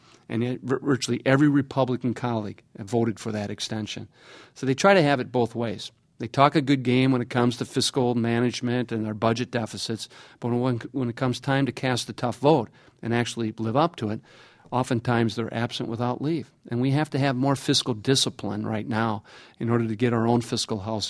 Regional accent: Wisconsin, United States; And as a lifetime resident of this state, my home state, I am concerned about the future direction that has occurred.

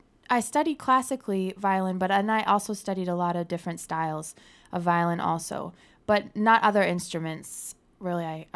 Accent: Duluth, Minnesota, United States; now in Madison, United States; I joke that I had to move south to Madison, you know, get away from the winter.

